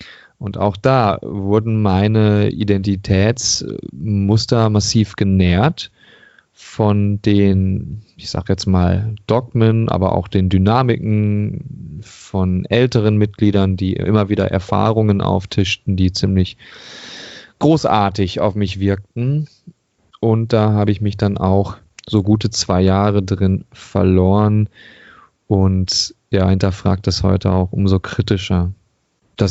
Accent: Duisburg, North Rhine-Westphalia, Germany; born there; Ich komme auch aus Duisburg gebürtig.

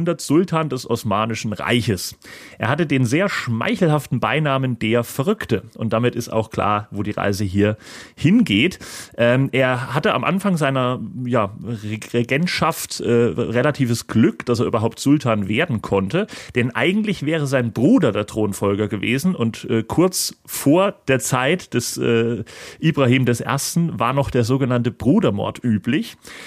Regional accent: East Germany, Germany; ich als Ostdeutscher habe natürlich nur Männer genommen, damit ich nicht gendern muss.

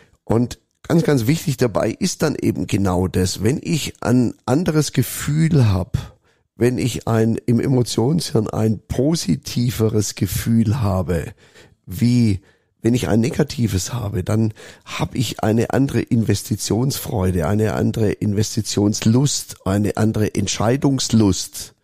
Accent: Germany; now in Switzerland; Ja, weil ich bin ja Deutscher, lebe in der Schweiz, lebe hier gerne

